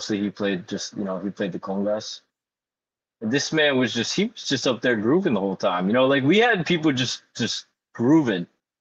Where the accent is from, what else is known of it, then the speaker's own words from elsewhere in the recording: Ireland; I'm Irish. I didn't grow up with music like that.